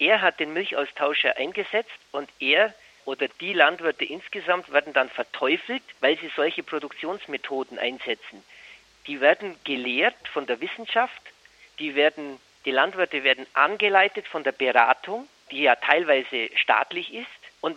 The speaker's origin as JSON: {"language": "German", "region": "Bavaria", "country": "Germany", "said": "Ich bin ja aus dem Allgäu"}